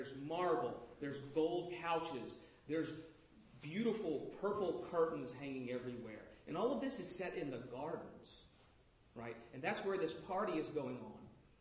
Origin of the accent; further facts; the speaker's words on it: New Orleans, Louisiana, United States; Now, I'm from New Orleans. Mardi Gras goes on for several months.